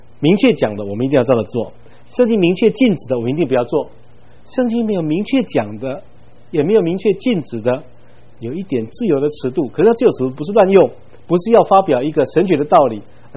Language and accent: Chinese; Taiwan; 我们台湾人认为头七的时候是死者会回来的时候